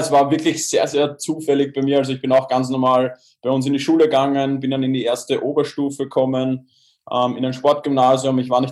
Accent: Baden, Lower Austria, Austria; ich komme aus dem schönen Baden in der Nähe von Wien

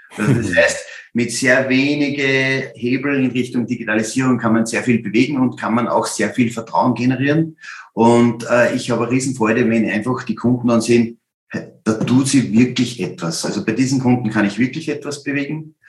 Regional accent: Upper Austria, Austria; als Oberösterreicher habe ich viel mehr Freude, wenn ich nur mit Oberösterreichern arbeite.

